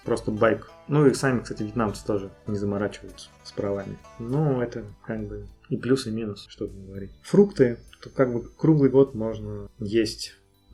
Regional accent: Volgograd, Volgograd Oblast, Russia; now in Hanoi, Vietnam; Я, наверное, в детстве недополучил его в Волгограде.

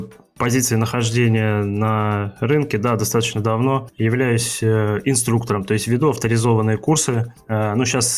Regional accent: Bryansk, Bryansk Oblast, Russia; я вообще изначально из Брянска, и там я закончил физмат.

